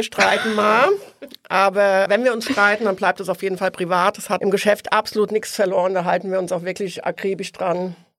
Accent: Oestrich-Winkel, Hesse, Germany; Ich bin in Österreich-Winkel aufgewachsen

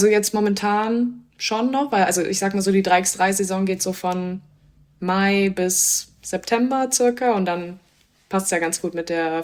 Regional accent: Kassel, Hesse, Germany; born there; 23 Jahre alt, komme gebürtig aus Kassel

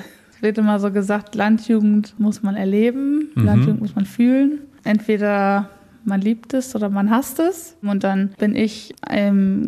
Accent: Lower Saxony, Germany; Ich komme aus der Grafschaft Bentheim.

